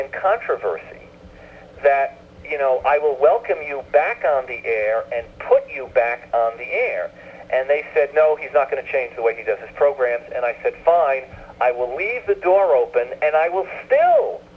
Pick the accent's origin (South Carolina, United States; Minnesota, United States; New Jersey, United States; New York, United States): New York, United States; New York City; I grew up in New York City.